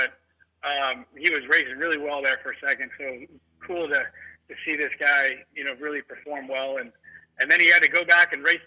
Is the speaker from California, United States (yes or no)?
yes; California, United States; I'm growing up in California and actually visiting Daytona for the first time this past weekend.